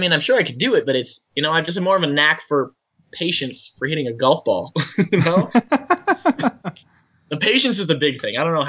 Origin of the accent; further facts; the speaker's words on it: Guelph, Ontario, Canada; I grew up in Guelph, Ontario, which for you Americans is on the east.